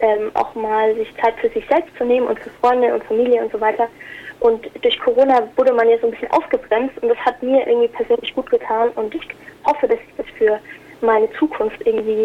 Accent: Würzburg, Bavaria, Germany; ich bleibe hier, wo ich aufgewachsen bin. Also ich komme aus Würzburg und hatte auch vor, hier zu studieren und so.

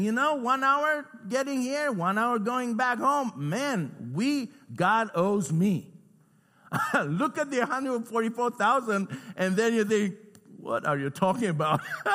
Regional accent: Romania; 15 Americans and 5 Romanians, I'm from Romania, and we came back from Odessa, Ukraine to Bucharest, Romania

